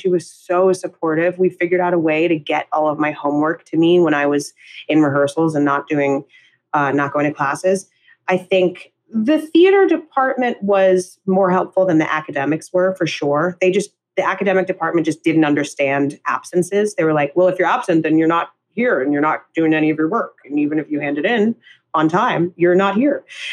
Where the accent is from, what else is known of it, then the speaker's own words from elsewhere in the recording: New York, United States; we grew up in Midtown in Hell's Kitchen in New York. So we were blocks away from Broadway.